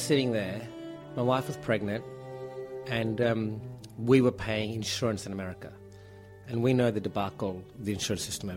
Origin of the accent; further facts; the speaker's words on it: New Zealand; born there; also born or lived in Sri Lanka; Sri Lanka's my original home. And New Zealand, because I was born in New Zealand.